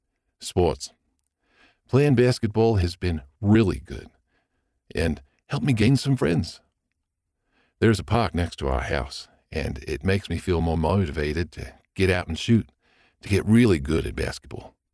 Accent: Melbourne, Victoria, Australia; I am 18, and I am from Glen Iris, a suburb in Melbourne, Australia.

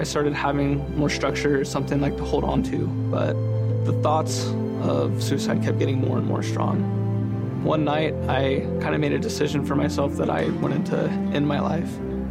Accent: Tri-Cities, Washington, United States; I'm from Tri-Cities, Washington, born and raised.

